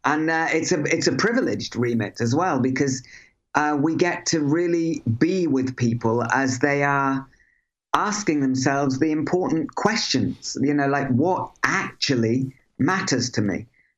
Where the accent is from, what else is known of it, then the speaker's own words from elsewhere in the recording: Crosby, North West England, United Kingdom; I was born in Crosby, where I believe you lived, and I went to school there as well.